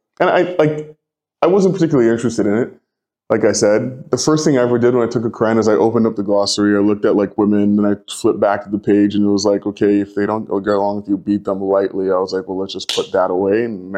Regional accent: Toronto, Ontario, Canada; born there; And so I was born in Toronto, Ontario. And into a very practicing non-denominational Christian family.

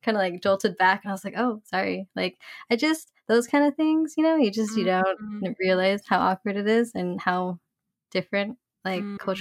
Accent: California, United States; talking about like how we're from California or whatever.

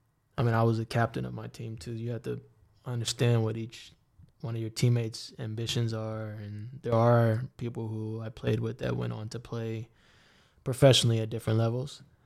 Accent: San Diego, California, United States; also born or lived in Oregon / Arizona; now in Girona, Spain; I grew up in San Diego, and I've lived in Oregon, Arizona, and I've been to other places in the States, obviously, but San Diego is home.

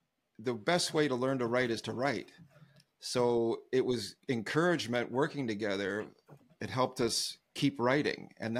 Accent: Canada; we're Canadian, so obviously we're going to get along.

